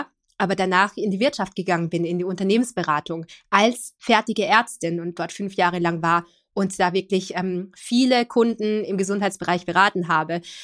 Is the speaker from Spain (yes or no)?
no; Linz, Upper Austria, Austria; ich bin ursprünglich Linzerin, gebürtige Linzerin aus Oberösterreich, habe Medizin dann in Wien studiert